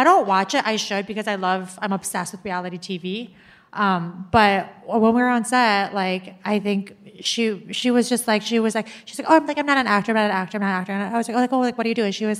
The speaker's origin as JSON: {"language": "English", "region": "Minnesota", "country": "United States", "said": "I'm from Minnesota, and I'm actually a hick, like, in my heart."}